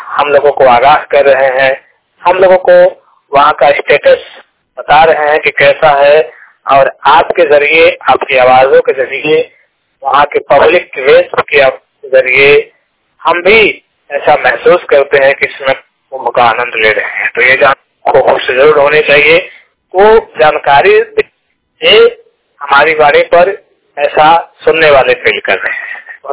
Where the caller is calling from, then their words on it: Uttar Pradesh, India; उत्तर प्रदेश से बात कर रहा हूँ 100% ब्लाइंड।